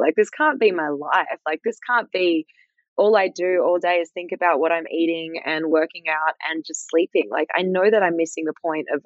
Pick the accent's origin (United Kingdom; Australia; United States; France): Australia; South Fremantle, Western Australia; I grew up in South Fremantle and I spent most of my time outside, a lot of time on the beach, a lot of time climbing trees.